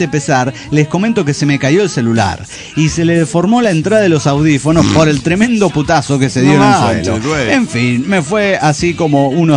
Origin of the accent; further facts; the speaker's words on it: Monterrey, Nuevo León, Mexico; de Monterrey, México.